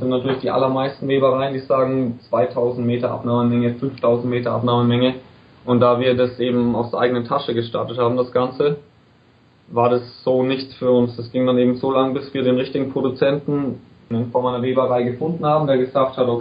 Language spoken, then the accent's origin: German; Bayreuth, Bavaria, Germany; ich bin aus Bayreuth. Habe hier im März mein BWL-Studium fertig gemacht, hatte die 3-4 Jahre davor eine ganz geile Studiumszeit im beschaulichen Bayreuth